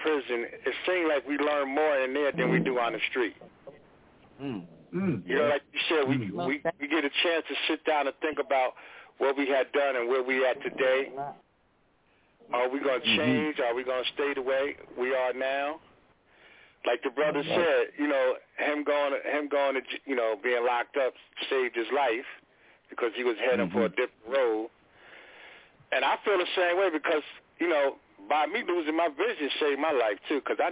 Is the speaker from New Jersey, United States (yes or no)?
yes; Paterson, New Jersey, United States; I'm from Patterson, too, so Jersey in the house, too, brother.